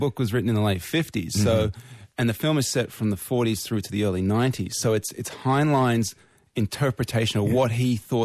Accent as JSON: {"language": "English", "town": "Brisbane", "region": "Queensland", "country": "Australia", "said": "we never thought we could make movies because we're from Brisbane"}